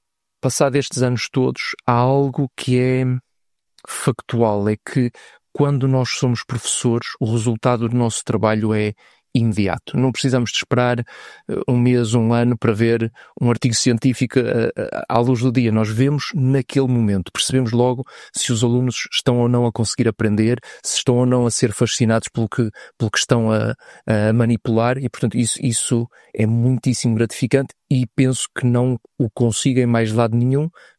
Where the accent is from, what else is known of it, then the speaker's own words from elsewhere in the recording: Porto, Portugal; porque eu sou do Porto, nasci no Porto, vivi no Porto.